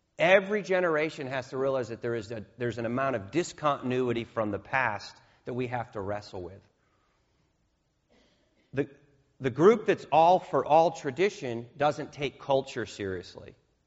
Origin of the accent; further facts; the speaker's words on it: New England, United States; I grew up in New England. I grew up in a church that looks just like this.